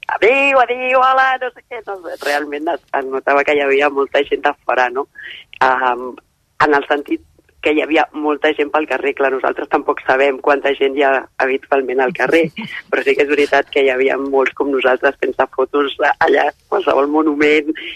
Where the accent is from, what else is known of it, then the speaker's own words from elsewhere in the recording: Catalonia, Spain; per als que venim de Catalunya, que no estem acostumats a aquest temps tan humit